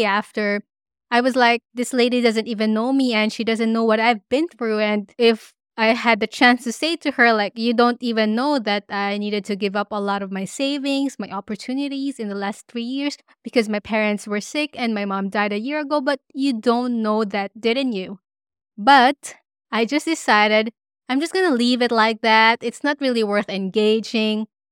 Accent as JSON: {"language": "English", "country": "Philippines", "said": "she could detect by the way I look or by the way I talk that I am Filipino."}